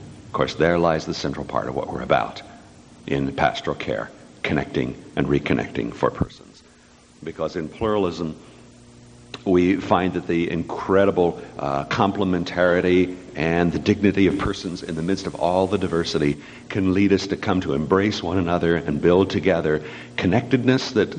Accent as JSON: {"language": "English", "region": "Ohio", "country": "United States", "tie": "born or raised there", "lives_now": "California, United States", "said": "That would be the Mennonite community I grew up in Western Ohio, and where you needed little theology because an ethic was enough to keep you well connected to each other."}